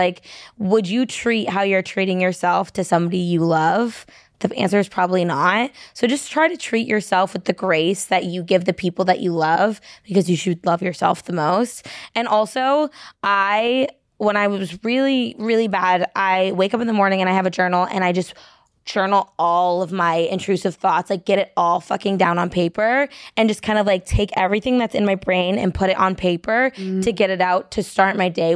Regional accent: New Hampshire, United States; Like, I'm a bitch from New Hampshire.

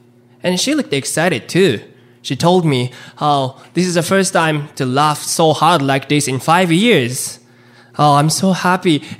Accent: Japan; English is a second language; now in Chicago, United States; I'm a stand-up comedian based in Chicago. But I was born and raised in Japan.

